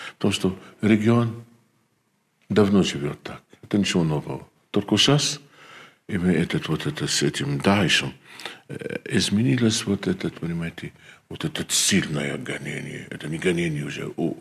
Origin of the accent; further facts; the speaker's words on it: Lebanon; Russian is a second language; Знаете, я из Ливана.